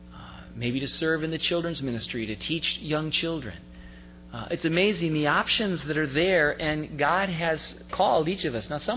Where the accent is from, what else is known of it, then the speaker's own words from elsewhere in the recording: California, United States; first experiences in New Jersey were quite interesting. It was kind of a culture shock. You know, I was out from California